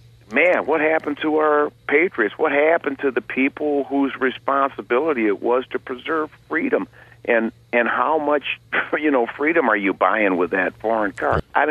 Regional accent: Flint, Michigan, United States; I'm homeboy. My family's here.

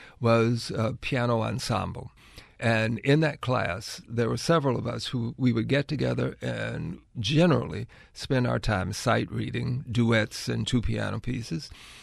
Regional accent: El Dorado, Arkansas, United States; I grew up in El Dorado. My family is from a small community in the northern part of the state called Cane River. Both my mother and father are from there.

